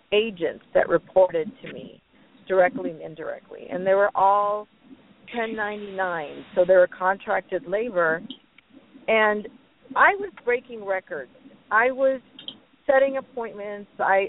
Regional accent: India; born there; I was born in India, and I've always been an entrepreneur.

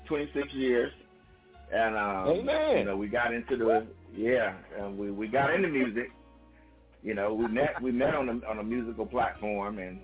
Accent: Detroit, Michigan, United States; also born or lived in Germany; I'm from Detroit, Michigan, born in Germany, but grew up in Detroit, Michigan

